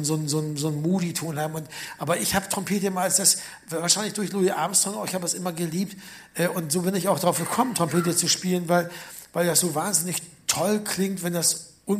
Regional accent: Bremen, Germany; Aus Bremen-Sebersbrück, aus Bremen-Ost. Also quasi so, da kann man eine tote Katze rüberwerfen von dem, wo ich aufgewachsen bin und dem, wo er aufgewachsen ist.

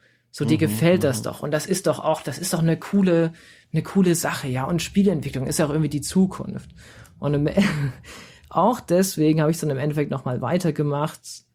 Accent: Saxony, Germany; Leipzig war jetzt auch nicht so unfassbar weit weg von mir zu Hause, also ich komme halt aus Sachsen

